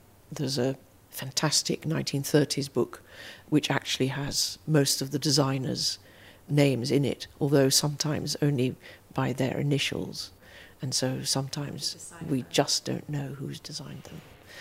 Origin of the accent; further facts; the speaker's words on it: Netherlands; Well, I'm not British myself. I'm from Holland.